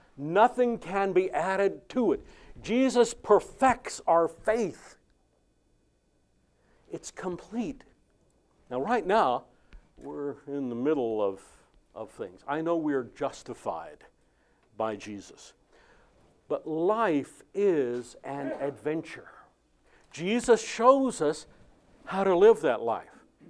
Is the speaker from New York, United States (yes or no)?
no; California, United States; I'm from California, and everybody there, I think, is Republican or something like that.